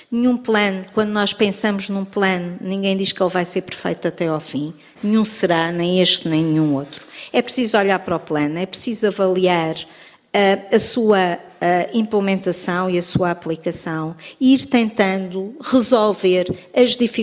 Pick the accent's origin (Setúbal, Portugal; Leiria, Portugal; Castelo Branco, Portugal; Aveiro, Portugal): Setúbal, Portugal; Montijo; Eu sou do distrito de Setúbal e eu sou do Montijo.